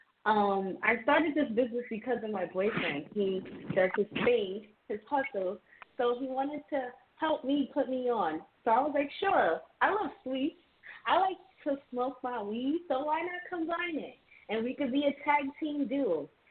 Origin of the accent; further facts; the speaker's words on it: Bronx, New York, United States; I'm from the Bronx.